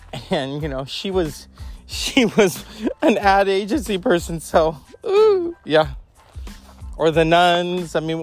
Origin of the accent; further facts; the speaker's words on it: California, United States; I'm born and bred in California.